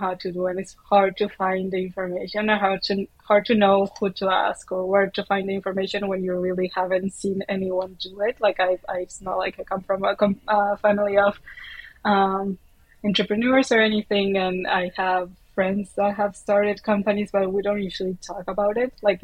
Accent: Uruguay; now in Germany; For starters, I'm from Uruguay, which is kind of a small country here in South America

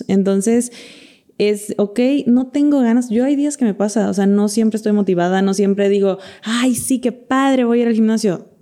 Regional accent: Mexico; Omega 3 porque como mexicanos nuestro consumo de pescado que nos puede proporcionar estos ácidos grasos esenciales, no lo llegamos.

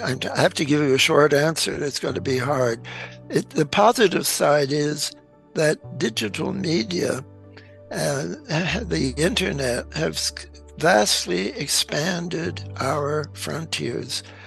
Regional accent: Poland; now in Berkeley, United States; But he just came to Berkeley 1 year before I did. I came from Poland and I knew Polish.

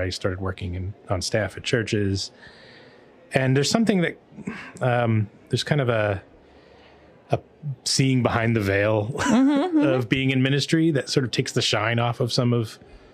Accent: United States; I'm from the States.

